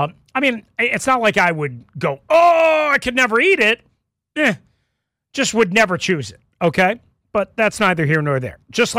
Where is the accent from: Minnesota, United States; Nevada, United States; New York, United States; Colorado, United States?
New York, United States; I grew up in New York, where sauerkraut is way, way, way bigger